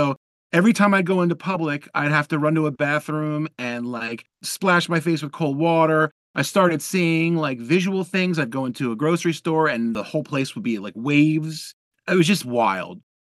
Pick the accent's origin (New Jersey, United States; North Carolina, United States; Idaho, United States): New Jersey, United States; I grew up in New Jersey, and I would always pick up the mandolins and pretend that they were electric guitars.